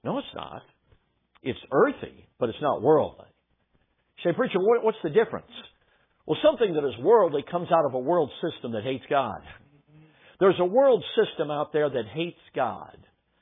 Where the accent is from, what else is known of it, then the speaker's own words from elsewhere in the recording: Chicago, Illinois, United States; I grew up in Chicago, became a Blackhawks fan